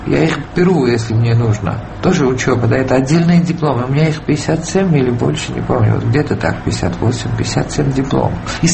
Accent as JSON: {"language": "Russian", "country": "Georgia", "moved": "as an adult", "lives_now": "Russia", "said": "я почему уехала из Грузии"}